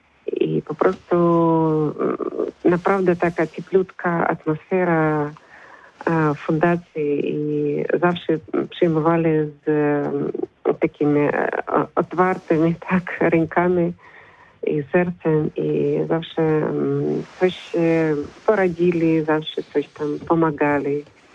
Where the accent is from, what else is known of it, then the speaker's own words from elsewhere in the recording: Ukraine; Polish is a second language; moved away as an adult; now in Poland; Ja jestem uchodźcą z Ukrainy, uchodźczynią, tak?